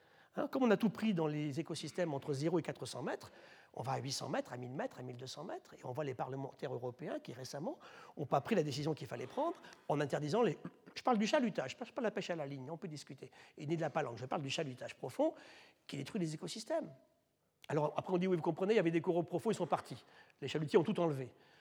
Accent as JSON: {"language": "French", "country": "France", "said": "on a un sésame en Aix-en-Provence, chez nous, en France."}